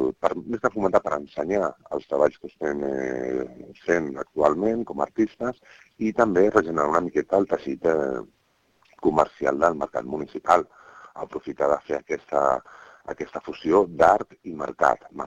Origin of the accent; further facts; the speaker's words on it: Catalonia, Spain; som d'aquí a prop, som bàsicament del Maresme